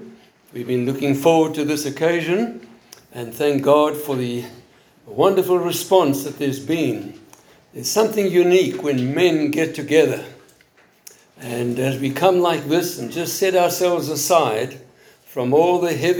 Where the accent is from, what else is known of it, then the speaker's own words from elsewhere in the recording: South Africa; I come from South Africa. I was born there many hundreds of years ago.